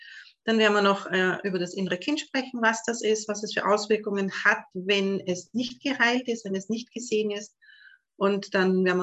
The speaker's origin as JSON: {"language": "German", "region": "Vienna", "country": "Austria", "said": "Für alle, die mich nicht kennen, wie man hört, komme ich aus Österreich, ich komme aus Wien."}